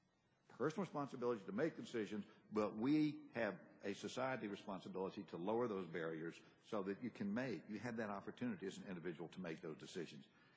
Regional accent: Tennessee, United States; my state of Tennessee, when you do that and you look at Dr. Braveman's data, we rank 47th out of 50, my home state

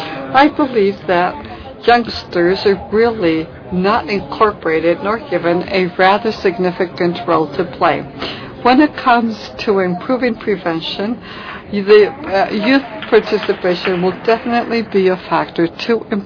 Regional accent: Tunisia; English is a second language; now in Seattle, United States; I'm from Tunisia, and I'm studying in the University of Washington in the city of Seattle.

